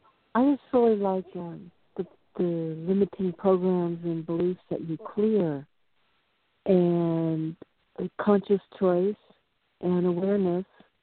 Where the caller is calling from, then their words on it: Monterey, California, United States; I'm calling from Monterey.